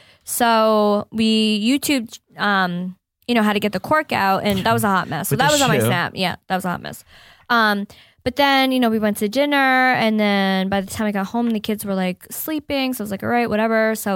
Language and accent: English; New York, United States; because my mom still lives in my hometown, upstate New York, and so do my girlfriends.